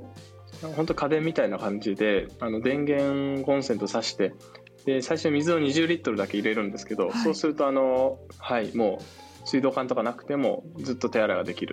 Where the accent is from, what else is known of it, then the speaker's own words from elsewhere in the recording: Tokushima, Japan; 私の実家は徳島県っていう、はい、あの、はい、非常に田舎のところの山の中で、